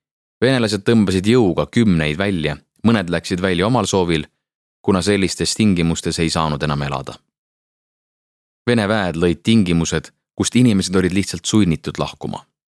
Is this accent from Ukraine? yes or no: yes; Mariupol, Donetsk Oblast, Ukraine; now in Estonia; Olen Mariupolis pärit advokaat. Läksin enne sõda Eestisse ärireisile ja olen senini pidanud siia jääma.